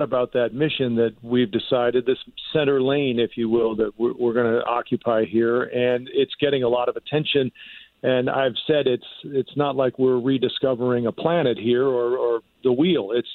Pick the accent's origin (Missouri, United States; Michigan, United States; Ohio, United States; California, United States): Missouri, United States; Ferguson; Yeah, born and raised in Ferguson.